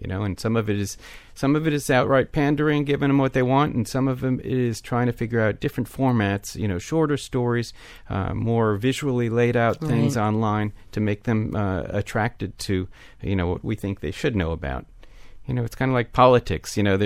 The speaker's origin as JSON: {"language": "English", "town": "Long Island", "region": "New York", "country": "United States", "tie": "born or raised there", "also_born_or_lived": "Massachusetts / Brussels, Belgium", "said": "Yeah, well, I grew up partly in Long Island and Massachusetts, and you know, after sixth grade, my dad took a job doing retail department store consulting in Europe, and so we lived in Brussels for a few years"}